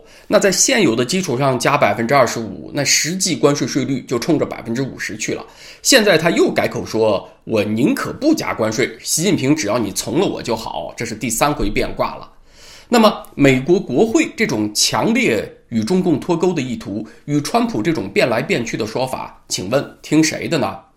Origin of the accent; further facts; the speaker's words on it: Canada; 我作为一个加拿大人是何感受